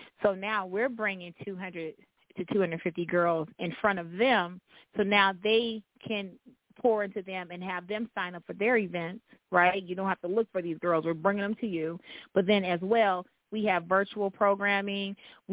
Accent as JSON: {"language": "English", "country": "Jamaica", "lives_now": "United States", "said": "Because I'm from Jamaica."}